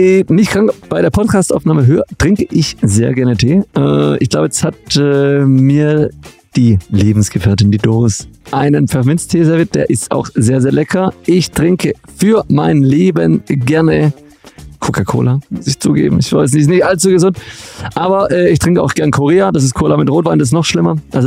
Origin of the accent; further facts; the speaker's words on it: Göppingen, Baden-Württemberg, Germany; ich komme ursprünglich aus Göppingen bei Stuttgart.